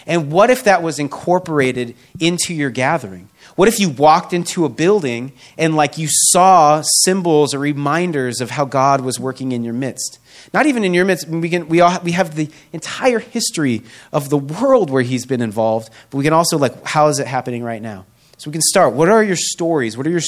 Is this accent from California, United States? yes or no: no; Seattle, Washington, United States; Like, I'm from Seattle in the Northwest, where like, if you're a man and you don't have a beard and visible tattoos, you feel out of place.